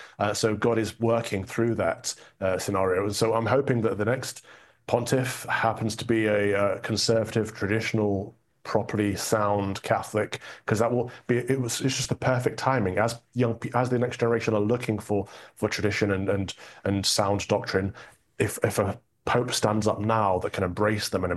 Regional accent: United Kingdom; particularly in America and in my home country, Great Britain, where we have the Church of England, which has been the predominant Christian denomination for the last 500 years.

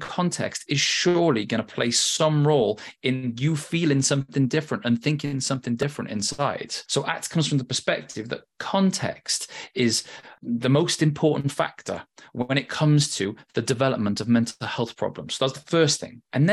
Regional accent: Cardiff, Wales, United Kingdom; moved away as an adult; And it's nice for me at the moment to be at Cardiff because I'm from Cardiff. And so in some ways I left when I was 18 years old and it's taken 20 years to come back home.

